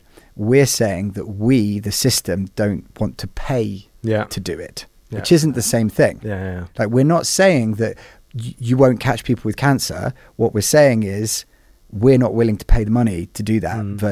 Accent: United Kingdom; So I think I love the UK. Obviously, I'm British.

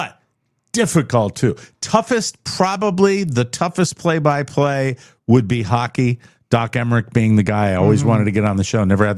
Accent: Connecticut, United States; I come from New England, where now everybody has air conditioners. We didn't have them when I grew up. I was in southern Connecticut, too.

